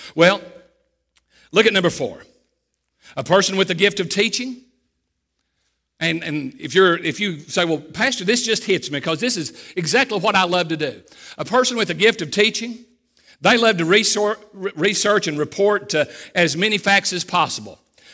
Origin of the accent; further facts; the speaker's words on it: Catlettsburg, Kentucky, United States; also born or lived in Fort Worth, Texas; I came from Catlettsburg, Kentucky, came to Cumberland College, you know, and I went on to Fort Worth